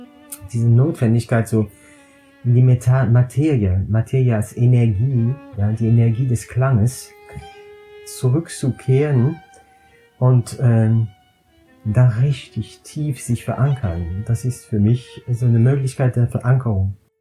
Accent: Strasbourg, Grand Est, France; Ich komme aus Straßburg her, aus dem Elsass, aus Straßburg, aus der schönen Stadt Straßburg.

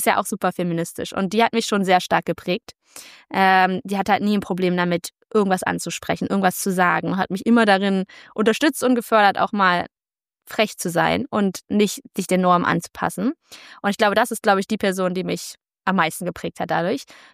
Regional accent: Germany; irgendwann lange Zeit abgelehnt habe, Deutsche zu sein. Auch bis heute eher sage ich, bin Europäerin als Deutsche.

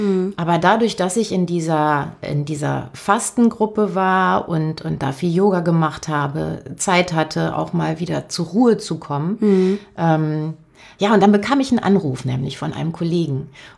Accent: Germany; born there; Also geboren bin ich in einer Kleinstadt an der holländischen Grenze und wollte damals dann, als ich Abi gemacht habe, unbedingt nach Berlin. Das bin ich dann auch, oder habe ich dann auch gemacht, habe hier eine Zeit lang studiert

